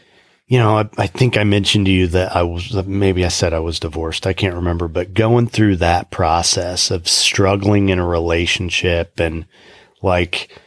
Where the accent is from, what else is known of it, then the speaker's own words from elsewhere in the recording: Indiana, United States; And I'm from Indiana.